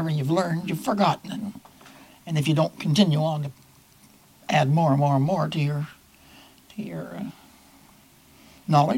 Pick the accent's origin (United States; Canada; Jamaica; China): Canada; New Brunswick; born there; No, I was born in New Brunswick.